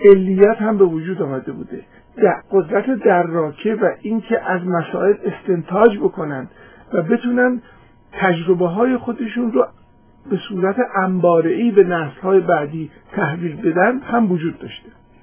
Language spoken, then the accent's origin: Persian; Iran; now in United States; مثلا بنده از امریکا از ایران مهاجرت کردم اومدم امریکا